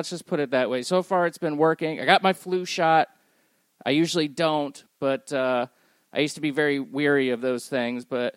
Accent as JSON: {"language": "English", "town": "Tampa", "region": "Florida", "country": "United States", "tie": "born or raised there", "said": "USF, my hometown team, I'm an alumni not the team."}